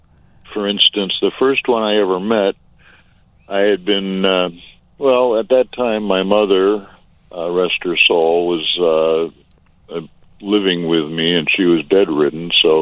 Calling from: Sauk Village, Illinois, United States; I'm out in Sauk Village.

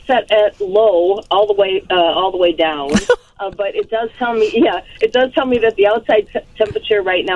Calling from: Aurora, Illinois, United States; I'm calling from Aurora, Illinois.

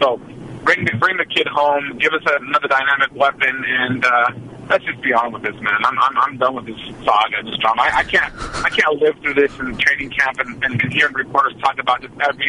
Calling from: Oakland, California, United States; Good morning. … from Oakland.

